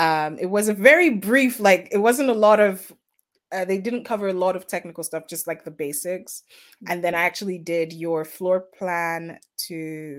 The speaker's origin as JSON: {"language": "English", "country": "Nigeria", "tie": "born or raised there", "said": "So, I mean, I come from, like I said, I grew up in Nigeria."}